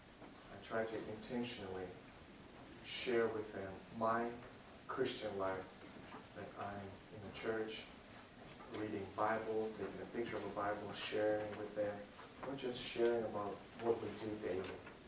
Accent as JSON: {"language": "English", "country": "Kazakhstan", "tie": "born or raised there", "said": "I was born and raised in Kazakhstan, so all my relatives, all my cousins, they're all there. They're second and third generation already"}